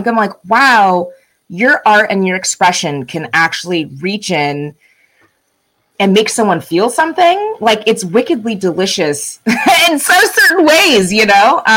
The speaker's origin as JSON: {"language": "English", "town": "Arcadia", "country": "United States", "tie": "born or raised there", "said": "I think I love growing up in Arcadia, but I think it's quite a sheltered life."}